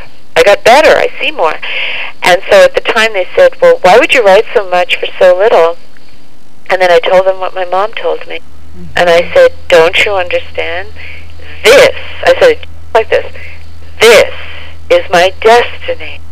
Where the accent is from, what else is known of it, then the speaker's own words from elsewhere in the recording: New York, United States; and I love that because I come from New York, and I feel comfortable with that.